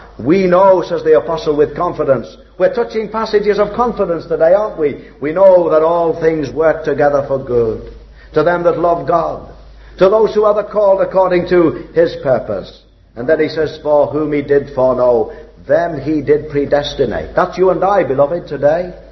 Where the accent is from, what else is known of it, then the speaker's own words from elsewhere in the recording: Liverpool, North West England, United Kingdom; in my hometown of Liverpool years ago